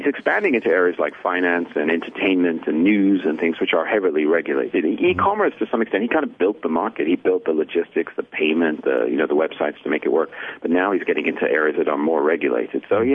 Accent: New Jersey, United States; also born or lived in Paris, France; now in China; my accent is a bit weird. I'm a Brit who grew up in New Jersey in Paris, so I found my identity in China as a foreigner.

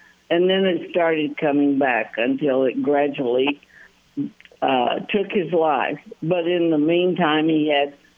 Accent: Tennessee, United States; I was from East Tennessee and he was from Memphis

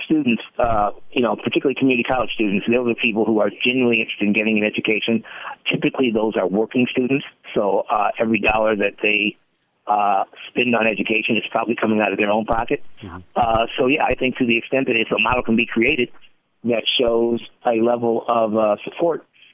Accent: Detroit, Michigan, United States; I am. I'm born and raised in Detroit and been involved in education issues for a number of years.

